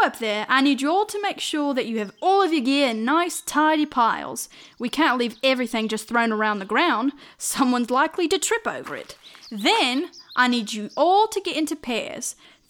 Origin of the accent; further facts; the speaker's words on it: Australia; My accent gave it away, huh? Yes, I'm from Australia.